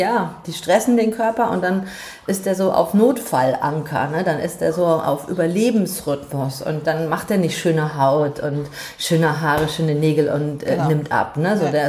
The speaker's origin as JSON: {"language": "German", "region": "Hamburg", "country": "Germany", "lives_now": "Essen, Germany", "said": "in Essen bin ich ja gerade, ne? Ich komme ja eigentlich aus Hamburg."}